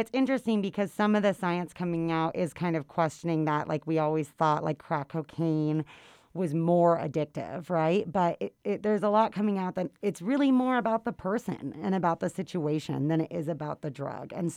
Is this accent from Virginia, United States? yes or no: no; Colorado, United States; Kenna and I both have a lot of personal experience growing up in the Roaring Fork Valley.